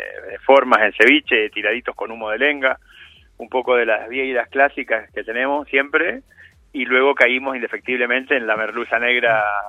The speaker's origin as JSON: {"language": "Spanish", "country": "Argentina", "said": "somos Argentina, el primer país del mundo que tiene una ley"}